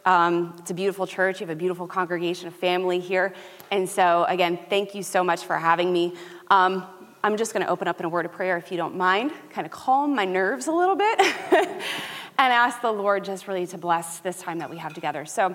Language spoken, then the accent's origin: English; Norwalk, Ohio, United States; also born or lived in Delphi; So I was born and raised here in Huron County. I was actually born first. I lived in Delphi, so right between Willard and Greenwich. It's where I lived. I went to South Central up until fourth grade, and then we moved to Norwalk.